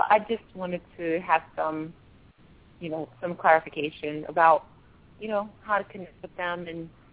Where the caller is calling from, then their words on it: New York, United States; I'm calling from New York.